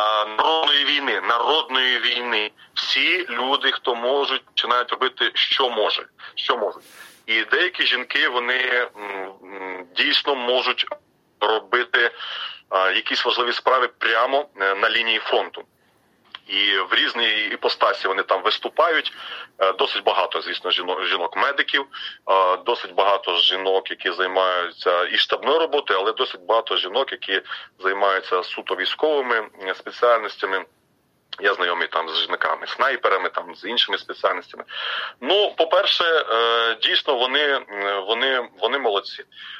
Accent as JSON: {"language": "Ukrainian", "region": "Odesa Oblast", "country": "Ukraine", "tie": "born or raised there", "said": "зараз я на Донбасі, як я там родом з Одещини"}